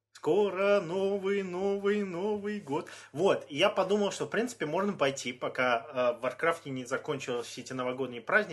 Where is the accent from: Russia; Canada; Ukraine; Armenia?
Canada; Windsor, Ontario; Знаешь, мы же не говорим, что мы из канадские лоси, блядь, из Торонто. Мы из Виндзор, хотя еще и до Торонто рукой подать, блядь, 4 часа на машине.